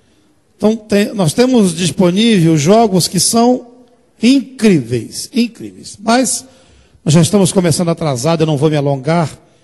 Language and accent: Portuguese; Uberaba, Minas Gerais, Brazil; sou da cidade de Uberaba, Minas Gerais.